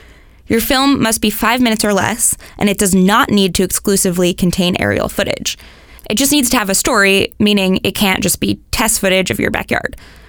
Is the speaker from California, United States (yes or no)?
yes; San Francisco, California, United States; In my hometown of San Francisco, we've got the Flying Robot International Film Festival